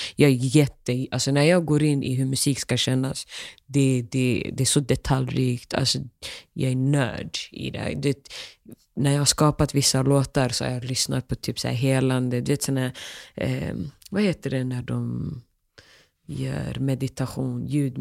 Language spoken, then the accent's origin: Swedish; Sweden; För att de ser mig som en svensk-somalisk kvinna som har krossat glastak i kanske den vitaste delen av världen.